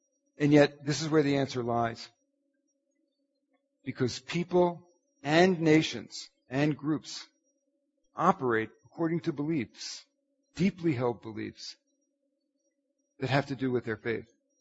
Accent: Philadelphia, Pennsylvania, United States; born there; I was born in 1948 in Philadelphia.

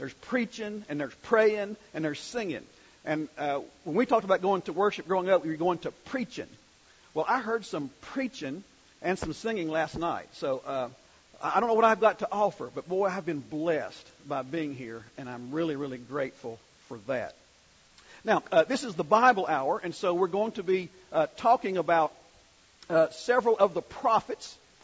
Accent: North Carolina, United States; accent: North Carolina; I have a degree from North Carolina, and I'm working very hard to keep my North Carolina accent. I like regionalism, and I don't want to lose it, so if I start fading a little bit here in the Northwest

